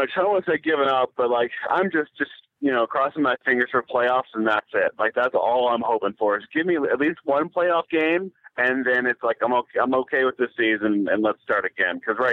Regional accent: Virginia, United States; now in Salt Lake City, United States; Yeah, I'm originally from Nova, that's why.

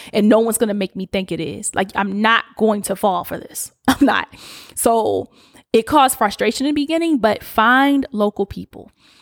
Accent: East Coast, United States; I'm from the East Coast. We like to see people that look like us.

